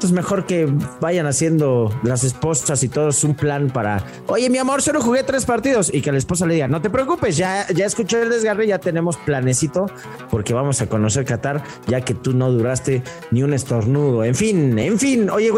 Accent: Mexico; O sea, siendo mexicano, les das 2 vueltas y se prestan, ¿eh?

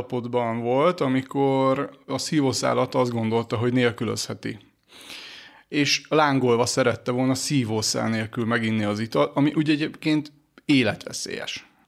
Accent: Greece; now in Hungary; én egy Magyarországon élő görög vagyok, akinek Magyarország is a hazája. Úgyhogy hazámként gondolok Magyarországra, de azért a szívem csücske az Görögország

